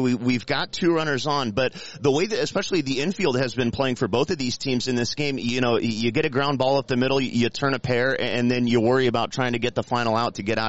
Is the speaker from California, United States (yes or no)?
yes; Hanford, California, United States; Yeah, well, born and raised in Hanford, so I've been going to Grizzlies games ever since Chancy Park was built back in 2000.